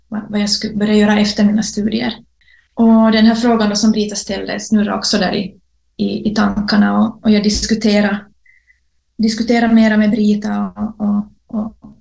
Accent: Vaasa, Ostrobothnia, Finland; och jag är född och uppvuxen i Vasa.

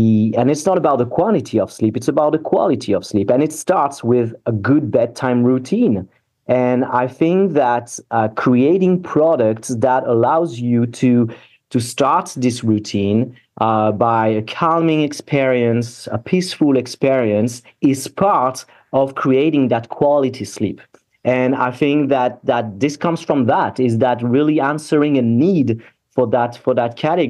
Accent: Paris, Île-de-France, France; moved away as an adult; now in Vancouver, Canada; So I grew up in France, in Paris. And back in 2010, I decided to move. I landed in Vancouver, in the beautiful British Columbia.

